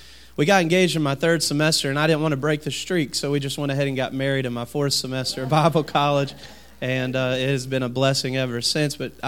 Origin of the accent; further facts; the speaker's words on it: Virginia, United States; I'm from Southern Virginia, so I'm still learning all of the enunciations